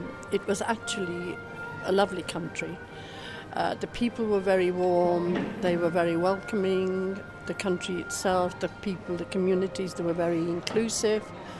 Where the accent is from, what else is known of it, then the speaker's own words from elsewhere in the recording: Liverpool, North West England, United Kingdom; I'm originally from Liverpool, where I was born and grew up.